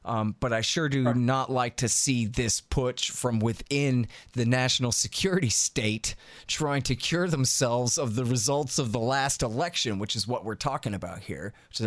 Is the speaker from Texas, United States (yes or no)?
yes; Texas, United States; You know, in my case, I'm from Texas.